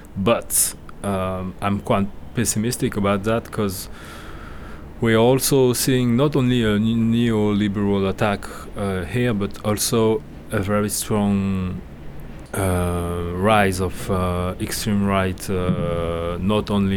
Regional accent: France; growing up in France, it's really scary.

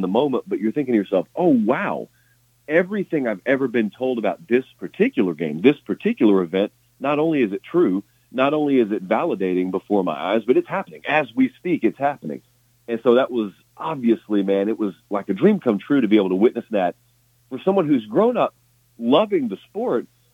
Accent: the South, United States; So as I grew up in the South, the real, real South, where it really didn't snow

